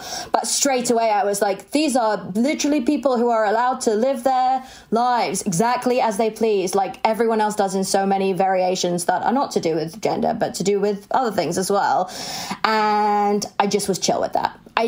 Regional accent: Sevenoaks, South East England, United Kingdom; I'm from like quite a posh area. I mean, like, you know where I grew up in Sevenoaks in Kent, and it's like a pretty white, posh, I think quite repressed area now. But like, my dad is Jewish and my mum grew up Catholic

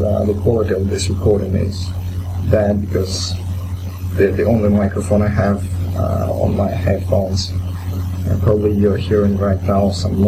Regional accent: Oral, West Kazakhstan Region, Kazakhstan; English is a second language; So I'm from Kazakhstan, from Uralsk. It's a small city in West Kazakhstan.

